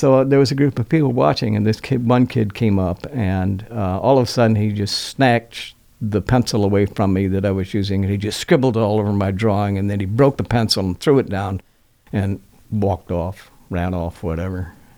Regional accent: Oklahoma, United States; also born or lived in Florida / Michigan; but I mostly hail from Oklahoma, I suppose. I grew up in Florida, Michigan, and Oklahoma.

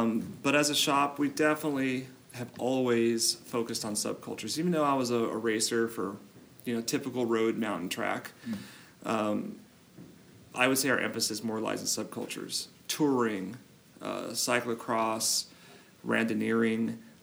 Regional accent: Los Angeles, California, United States; now in San Diego, United States; I grew up in Los Angeles.

